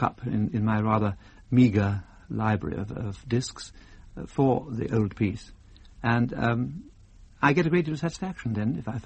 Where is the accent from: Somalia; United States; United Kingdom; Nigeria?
United Kingdom; South East England; I come from Sussex. I spent the first 18 years of my life in Sussex.